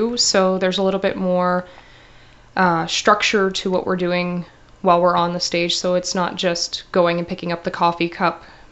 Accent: Alberta, Canada; I'm actually from Alberta.

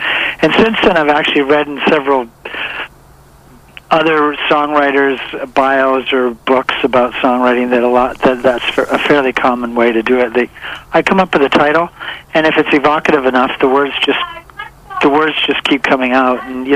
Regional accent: Canada; I'm a Canadian, and this is the way it is.

